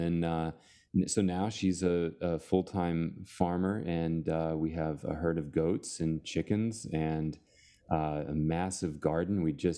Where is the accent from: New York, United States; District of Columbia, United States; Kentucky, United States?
Kentucky, United States; Louisville; But yeah, so I am from Louisville, Kentucky, where I am teaching now at the University of Louisville.